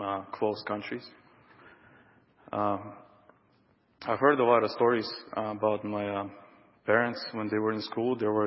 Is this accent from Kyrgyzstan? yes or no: yes; Kyrgyzstan; English is a second language; moved away; When I was I came from Kyrgyzstan. There were about five families in our church. It was bigger at that time, but everybody starting to moving to United States.